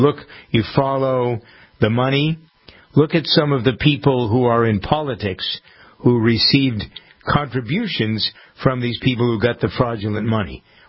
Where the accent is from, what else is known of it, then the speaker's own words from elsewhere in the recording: Massachusetts, United States; The story from the Bay State, my home state, this weekend